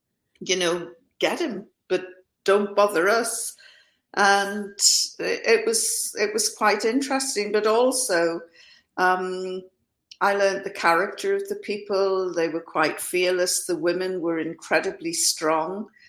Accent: England, United Kingdom; accent: north of England; they didn't recognize my accent, which is the north of England, near Scotland, and they must have assumed that we all spoke like the Queen, and of course we don't.

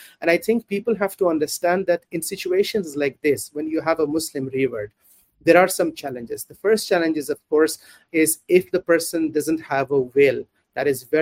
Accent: Netherlands; also born or lived in Pakistan; now in Ireland; lived approximately 14, 15 years of my life first few years in the Netherlands. So I grew up in the Netherlands. I then traveled to Pakistan, studied there, and came to Ireland. And I've been there for 20 years.

